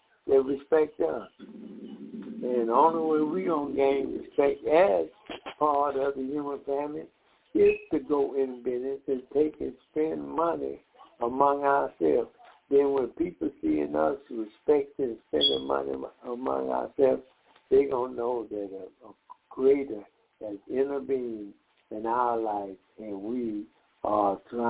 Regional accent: Decatur, Georgia, United States; We are from Decatur, Georgia.

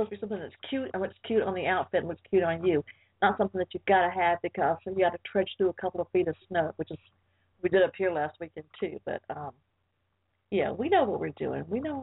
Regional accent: Atlanta, Georgia, United States; Yeah, and I'm from Atlanta, Georgia, so... Yeah, although I'm in North Carolina now

